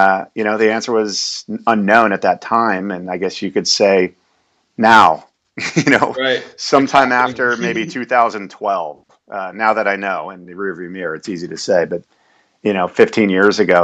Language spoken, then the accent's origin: English; California, United States; Growing up in the Bay Area, I'm a big SF Giants baseball fan, a 49er fan.